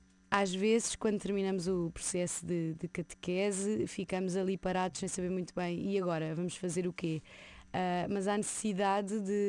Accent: Coruche, Santarém, Portugal; now in Lisbon, Portugal; Sim, é o lugar onde cresci, apesar de ter nascido em Santarém, Coruche é o lugar onde vivi a minha infância e vivi grande parte da minha vida até vir para Lisboa.

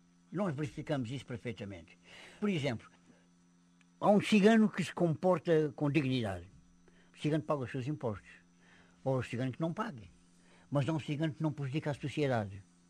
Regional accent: Alentejo, Portugal; Sou cigano e sou alentejano. E se estiver no estrangeiro, afirmo que sou bem português, porque eu considero-me um bom português.

